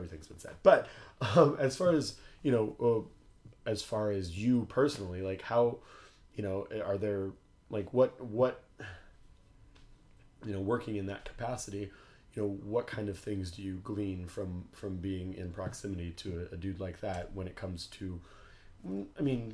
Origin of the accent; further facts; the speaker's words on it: the South, United States; because I grew up in the South, and, you know, you see musicians and composers who live in the South